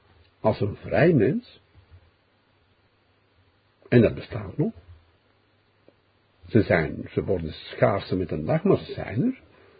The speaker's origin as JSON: {"language": "Dutch", "country": "Belgium", "said": "Ik moet altijd lachen als Belg."}